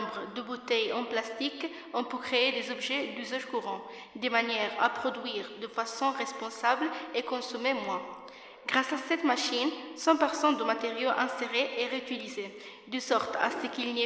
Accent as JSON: {"language": "French", "country": "South Korea", "said": "Chez nous, en Corée, nous avons réussi à créer une machine"}